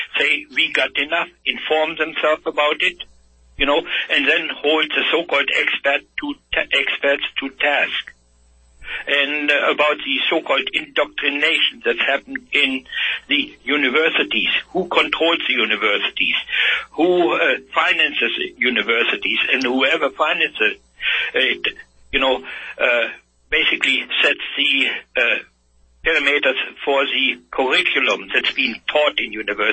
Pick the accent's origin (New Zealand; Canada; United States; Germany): Germany; when I grew up in Germany after the war